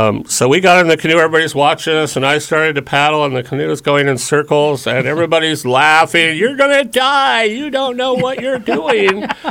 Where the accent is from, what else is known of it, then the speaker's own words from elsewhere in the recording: Los Angeles, California, United States; We're from Los Angeles originally. We didn't know what we were doing